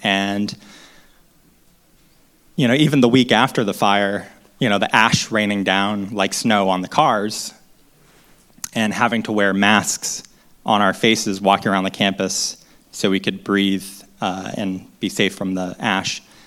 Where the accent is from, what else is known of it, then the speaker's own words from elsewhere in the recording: New England, United States; also born or lived in Southern California; While I grew up in New England, I did spend a few years doing graduate work in Southern California.